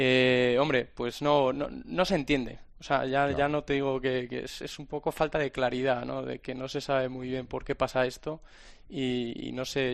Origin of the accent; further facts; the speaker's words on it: Madrid, Community of Madrid, Spain; now in Brussels, Belgium; Yo soy de Madrid.